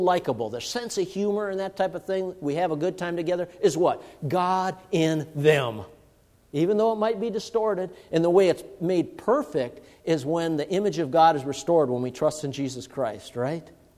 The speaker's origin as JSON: {"language": "English", "town": "Long Lake", "region": "Minnesota", "country": "United States", "tie": "born or raised there", "said": "Remember, I was brought up on Long Lake, Minnesota, in the Iron Range, and my folks were such that they're real givers."}